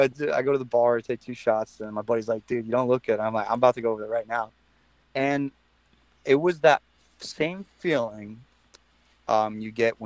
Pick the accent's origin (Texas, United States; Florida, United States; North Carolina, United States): Florida, United States; now in Nashville, United States; Well, you know, I'm from Florida.